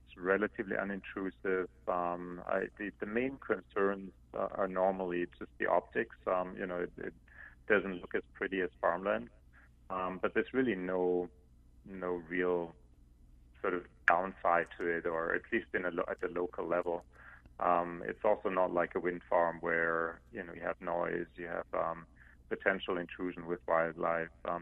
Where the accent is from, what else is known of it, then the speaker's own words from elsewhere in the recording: Germany; You know, I'm originally from Germany